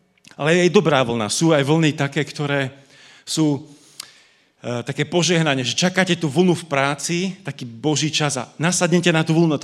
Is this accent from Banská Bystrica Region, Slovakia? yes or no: yes; Zvolen, Banská Bystrica Region, Slovakia; pochádzam zo Zvolena, stredné Slovensko, ak ste tam niekedy pri Banskej Bystrici boli.